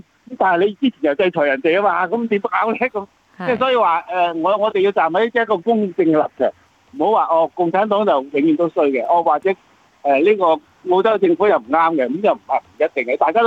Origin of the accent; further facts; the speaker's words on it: China; 作為我哋中國人